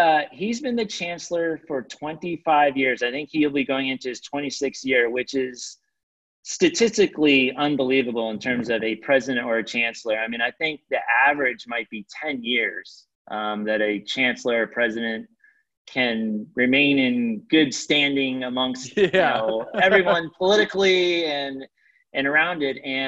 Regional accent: California, United States; Growing up in Orange County, South Orange County

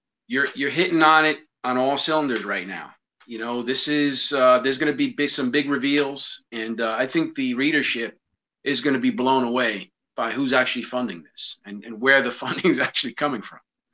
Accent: New York City, New York, United States; And certainly in my case, I grew up in the Bronx. I got into lots of fights.

